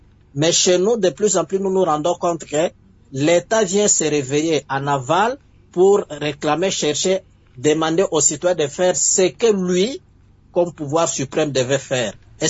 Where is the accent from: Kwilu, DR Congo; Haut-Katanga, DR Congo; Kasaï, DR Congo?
Kwilu, DR Congo; Bandundu; je suis de Bandundu qui quitte